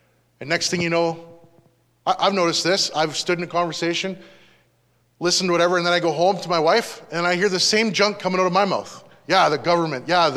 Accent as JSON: {"language": "English", "country": "Canada", "said": "as a Canadian, we live in this land"}